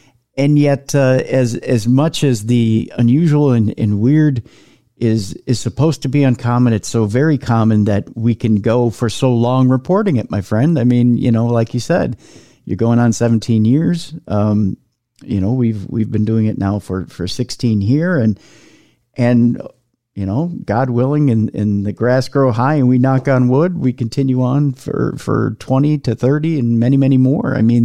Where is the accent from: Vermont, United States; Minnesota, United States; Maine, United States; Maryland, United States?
Minnesota, United States; Minneapolis; And it's funny cause he grew up in Arkansas and I grew up in Minneapolis